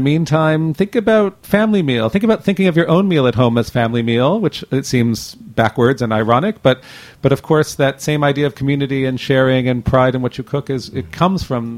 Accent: New York, United States; And I have to say, as a New Yorker, we are very grateful for that.

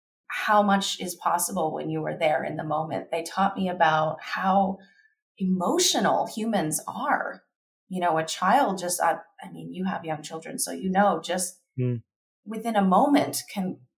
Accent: Kentucky, United States; I grew up in Kentucky. So, you know, Buddhist principles are there, but certainly not as predominant as, you know, Christian practices.

